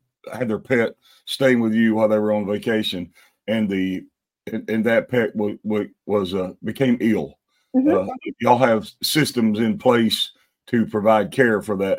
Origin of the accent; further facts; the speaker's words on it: Huntsville, Alabama, United States; I was telling Sarah before we went on air that it's my hometown, Huntsville is, and I was there recently and I saw your facility right on the side of the Memorial Parkway, which is, you know, the main parkway through Huntsville.